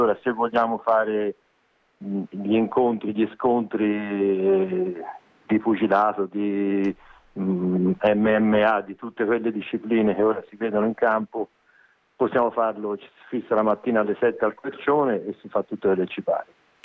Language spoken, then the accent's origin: Italian; Florence, Tuscany, Italy; Siamo fiorentini, insomma, ci va bene tutto, il contrario di tutto